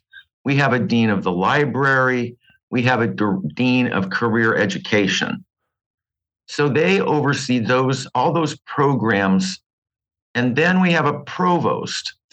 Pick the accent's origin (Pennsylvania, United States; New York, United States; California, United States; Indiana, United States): California, United States; You know, I came up here from California in 2016. And whenever you move to a new place, it takes you a while to fit in and get to know people and feel comfortable.